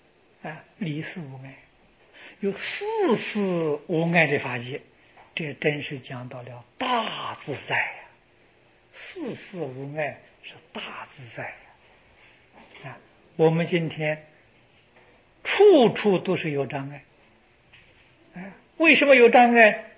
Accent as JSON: {"language": "Chinese", "country": "China", "said": "我们中国人"}